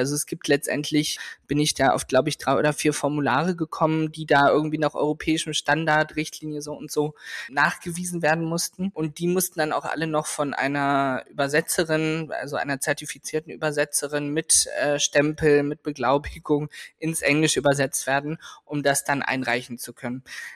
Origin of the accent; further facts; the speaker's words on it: Stralsund, Mecklenburg-Vorpommern, Germany; moved away as an adult; now in Galway, Ireland; Habe dann erst in einer Notaufnahme in meiner Heimatstadt in Stralsund gearbeitet